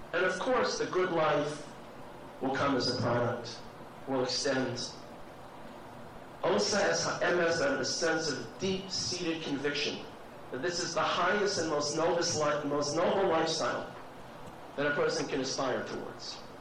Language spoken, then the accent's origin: English; Israel; I would say Sunday, but I'm from Eretz Yisrael, but I'm off on Sunday.